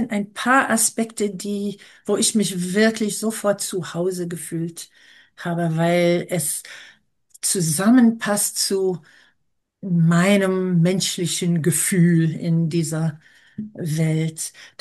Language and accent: German; New York City, New York, United States; now in Cologne, Germany; Ich stamme aus New York, lebe aber seit 40 Jahren in Köln. Und ich bin stolze Großmutter